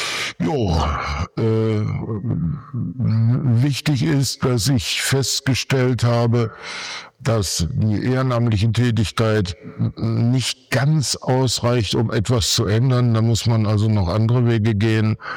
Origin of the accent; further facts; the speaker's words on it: Bottrop, North Rhine-Westphalia, Germany; moved away as an adult; now in Solingen, Germany; Tatsache ist, dass ich aus dem Ruhrgebiet komme, aus Bottrop, werde in ein paar Tagen 74 Jahre alt und bin hier nach Solingen gekommen, weil damals meine Eltern hierher gezogen sind, hatte keinerlei Beziehung zu Solingen.